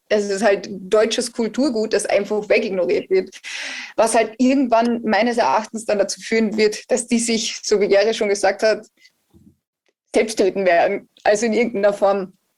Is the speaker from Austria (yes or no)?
yes; Austria; Also ich bin ja Österreicherin